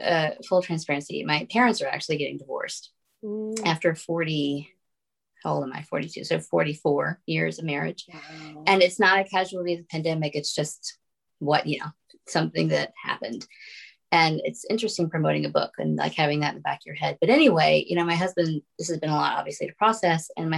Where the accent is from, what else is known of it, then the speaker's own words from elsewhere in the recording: Raleigh, North Carolina, United States; Thursday will be at Quail Ridge Books, which is my hometown Raleigh bookstore that I've been going to since I was 10.